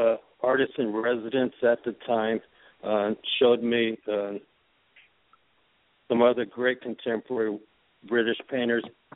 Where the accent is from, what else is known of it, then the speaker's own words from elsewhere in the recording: Farmington, New Mexico, United States; I'm a Navajo from the Four Corners, Farmington, New Mexico.